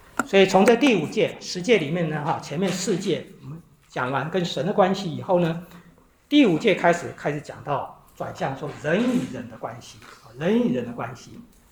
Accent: China; 我们中国人很容易带着儒家的这个文化背景，会把我们的儒家文化给读进到这一点经文里面去

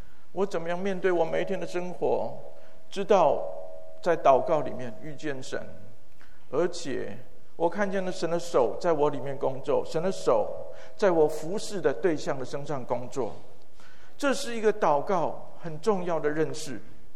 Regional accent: Hualien, Hualien County, Taiwan; 所以我回到我的家乡，我家在那个台湾的花莲

